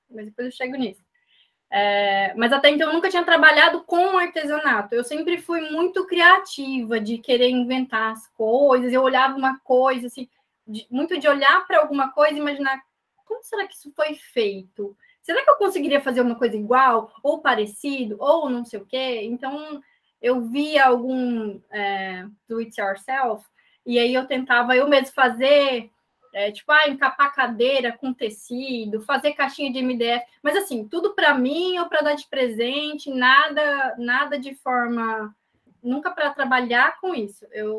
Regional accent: Piracicaba, São Paulo, Brazil; now in Cuiabá, Brazil; Sou piracicabana, nasci em Piracicaba, São Paulo, mas já estamos aqui no Mato Grosso já tem muito tempo. Tenho 31 anos

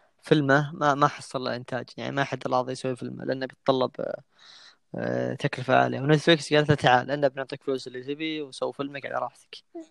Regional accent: Saudi Arabia; ترى حتى عندنا في السعودية

